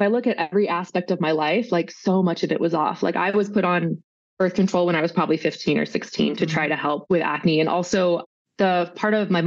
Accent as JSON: {"language": "English", "town": "San Diego", "region": "California", "country": "United States", "said": "I went home. I'm from San Diego"}